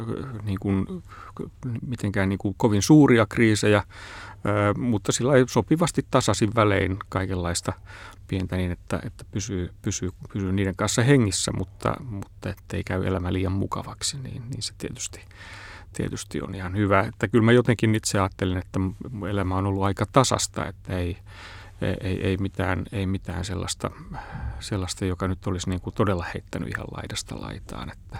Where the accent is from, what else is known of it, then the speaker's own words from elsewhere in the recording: Helsinki, Uusimaa, Finland; Mä olen Helsingistä kotoisin, täällä syntynyt ja kasvanut.